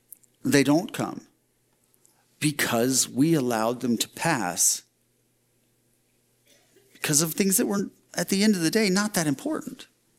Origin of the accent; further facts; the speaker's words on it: Texas, United States; And, you know, I grew up in Texas where if it ever snowed, it lasted for like 24 hours and then it was gone